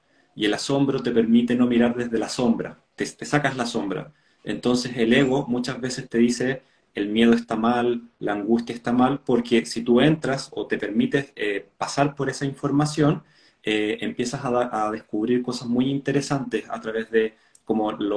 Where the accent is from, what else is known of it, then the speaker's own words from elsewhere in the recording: Chile; Yo soy chileno, estoy acá en Chile.